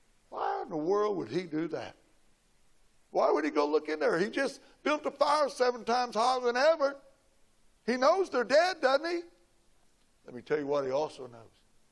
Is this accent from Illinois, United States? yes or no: yes; Illinois, United States; We're not from Chicago. We specify when people say, where are you from? We don't say Illinois because they almost immediately go to Chicago. We don't like Chicago. We don't want Chicago at all. We're southern Illinois.